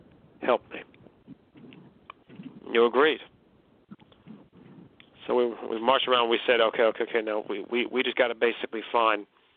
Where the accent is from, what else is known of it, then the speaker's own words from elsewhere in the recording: McKinleyville, California, United States; It's like back when I had my show back in my hometown of McKinleyville.